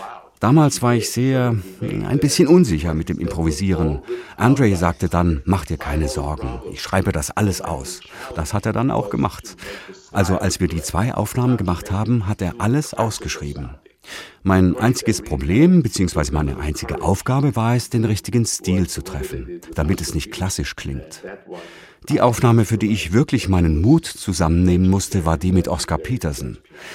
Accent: Israel; Aber ich hatte während meiner Kindheit in Israel schon viel Klezmer-Musik gehört.

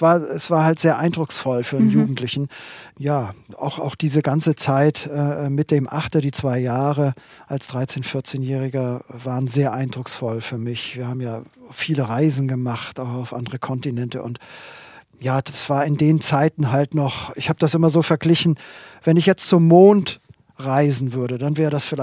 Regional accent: Ratzeburg, Schleswig-Holstein, Germany; Naja, ich bin ja in Ratzeburg aufgewachsen. Ratzeburg hat Seen.

